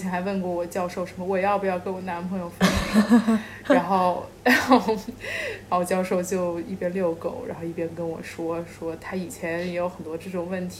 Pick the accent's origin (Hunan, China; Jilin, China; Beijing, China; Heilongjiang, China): Beijing, China; also born or lived in United States; 因为我在北京长大嘛